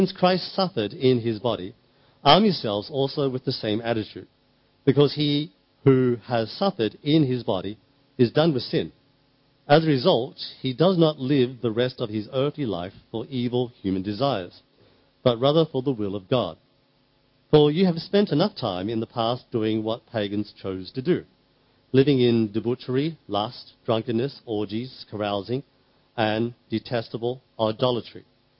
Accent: Australia; I'm from Australia.

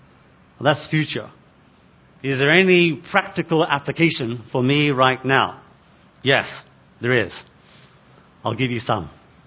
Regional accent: Australia; Sorry, I'm Australian.

